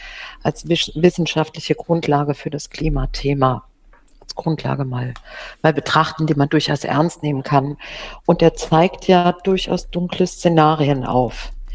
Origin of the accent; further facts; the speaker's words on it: North Rhine-Westphalia, Germany; also aus der Ecke gebürtig bin ich da aus der Ecke, wo Lützerath in der Nähe ist